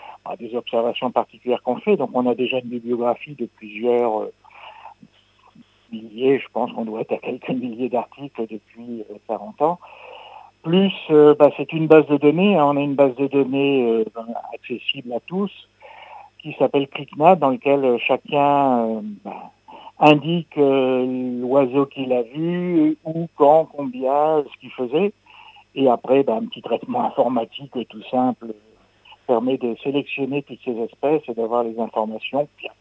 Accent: Hauts-de-France, France; qui ont raconté la vie de ces oiseaux chez nous en Picardie.

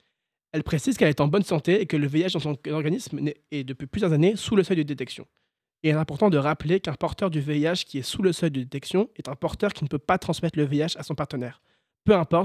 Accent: France; Déjà, en tant que Français, trouver des artistes autrichiens dont parler s'est révélé assez compliqué.

